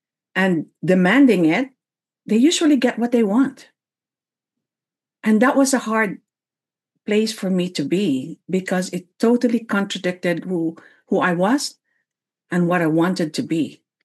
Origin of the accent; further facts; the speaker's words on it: Philippines; I am a Filipina. I came from a third world country where resources are limited. And I grew up in a family of 9 children